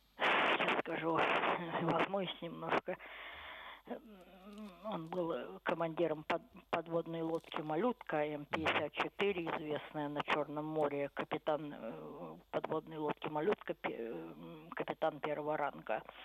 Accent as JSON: {"language": "Russian", "region": "Saint Petersburg", "country": "Russia", "tie": "born there", "said": "я ленинградка по рождению. Ну, со стороны папы я в четвертом поколении ленинградка, со стороны мамы немножко поменьше."}